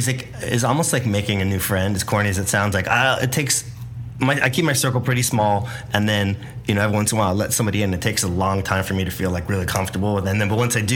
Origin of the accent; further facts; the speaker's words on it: Santa Barbara, California, United States; like growing up in Santa Barbara.